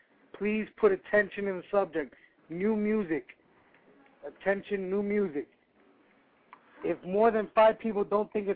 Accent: Colombia; Yeah, I'm from Colombia.

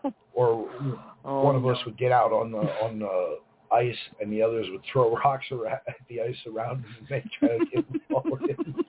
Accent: Pennsylvania, United States; Where I grew up in Pennsylvania. I grew up in Pennsylvania. We had this one hill, and it was a real steep hill.

